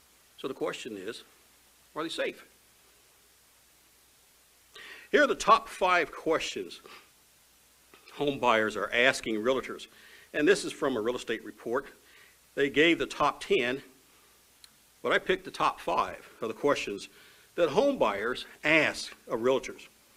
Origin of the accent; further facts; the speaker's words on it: Indiana, United States; You know, I grew up in Indiana. Indiana is, of course, the farming belt of the Midwest.